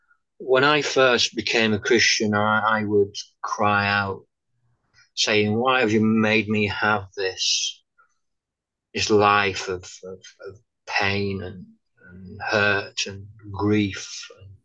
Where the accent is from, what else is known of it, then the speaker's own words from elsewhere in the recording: England, United Kingdom; But for me, as a Englishman or as a Scotsman living in England, brought up in England, that's not easy. Being brought up in the 70s and 80s with a certain generation, it's not easy for me to admit when I'm done.